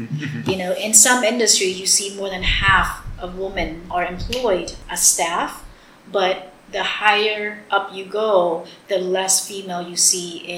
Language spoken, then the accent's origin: English; United States; now in Cambodia; It was just too different of how I was growing up in the States versus what was happening in Cambodia back then.